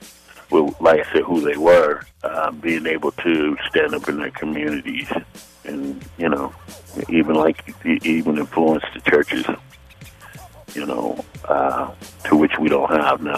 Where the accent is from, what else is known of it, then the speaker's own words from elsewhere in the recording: Oakland, California, United States; moved away as an adult; also born or lived in Waxahachie / Salt Lake City; I'm from Oakland, California. I was born in Dallas, Waxahachie, Texas, but my mom moved to Oakland, California when I was about 4 years old, 4 or 5 years old.